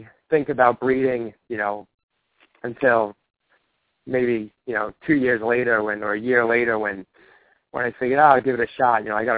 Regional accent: New York City, New York, United States; I grew up in New York City, so I wasn't hiking in the woods, and I wasn't out looking for reptiles.

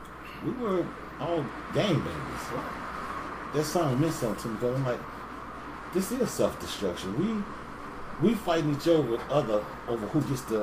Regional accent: Chicago, Illinois, United States; I was from Foster Park. I live on Laughlin.

